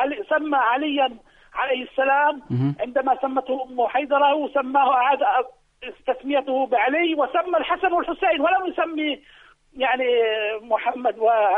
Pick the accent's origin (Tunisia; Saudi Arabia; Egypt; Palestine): Palestine; وعندنا في فلسطين وعند كل الدول العربية كانوا يسمون أبنائهم